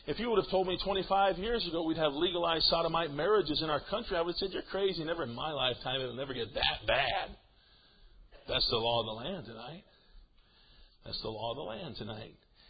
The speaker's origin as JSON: {"language": "English", "region": "Nebraska", "country": "United States", "said": "But listen, I'm from Nebraska, amen. It's a beef state."}